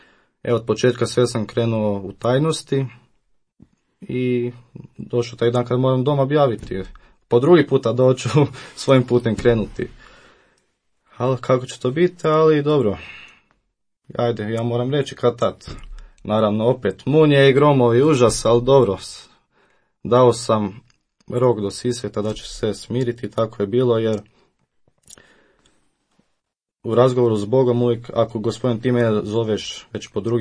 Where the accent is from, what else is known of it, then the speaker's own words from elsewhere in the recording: Bistra, Zagreb County, Croatia; Osnovnu školu pohađao sam u Bistri, a srednju prometnu u Zagrebu.